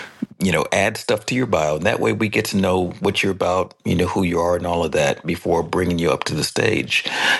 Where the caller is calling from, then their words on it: Newark, New Jersey, United States; Okay, I'm calling from Newark, New Jersey.